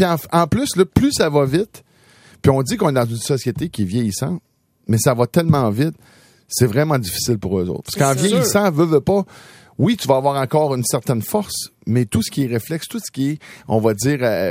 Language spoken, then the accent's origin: French; Lac-Drolet, Quebec, Canada; ma mère, elle reste encore dans mon village natal, Lac Drolet